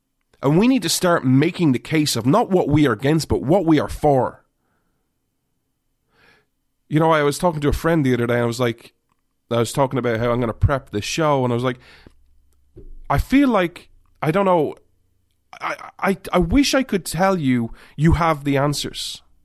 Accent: United States; I'm an American. All right, I don't live in Ireland.

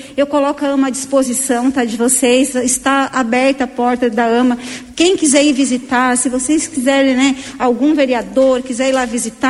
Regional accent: Criciúma, Santa Catarina, Brazil; Eu congrego aqui em Lauro Miller, eu venho de Criciúma

